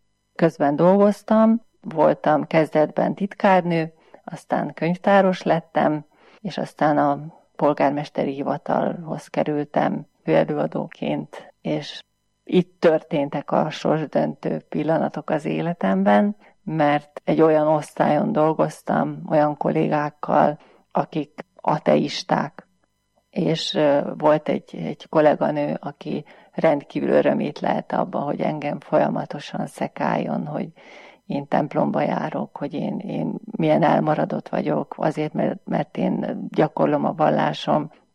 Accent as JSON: {"language": "Hungarian", "region": "Nógrád", "country": "Hungary", "tie": "born there", "said": "Egy kis palóc faluban születtem Nógrád megyében."}